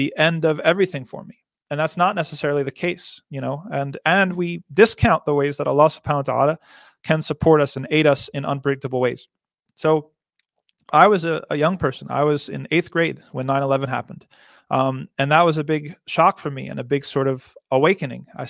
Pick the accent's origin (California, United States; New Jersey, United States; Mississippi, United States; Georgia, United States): New Jersey, United States; I'm from New Jersey, mashallah.